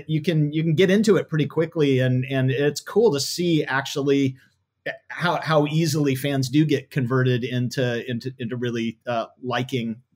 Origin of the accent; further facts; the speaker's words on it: California, United States; a lot of people that I grew up with in Southern California, I never heard any of them talk about hockey